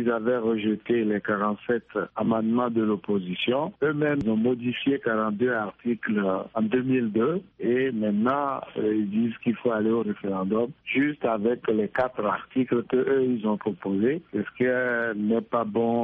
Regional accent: Togo; Sinon, en tant que Togolais, nous sommes habitués à ce dialogue sans lendemain.

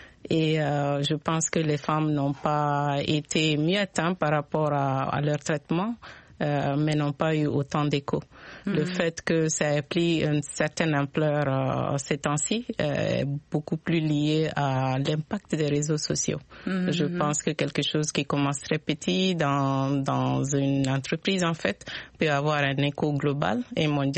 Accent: Mali; je suis du Mali, en fait.

